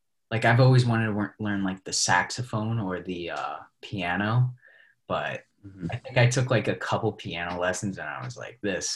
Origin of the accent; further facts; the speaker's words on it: New York City, New York, United States; like I'm from New York City, right? And like a lot of people speak Spanish there.